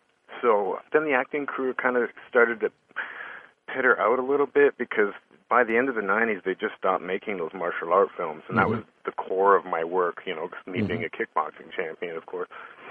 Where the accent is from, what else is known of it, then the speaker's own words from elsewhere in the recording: Canada; moved away as an adult; now in United States; my hometown of Canada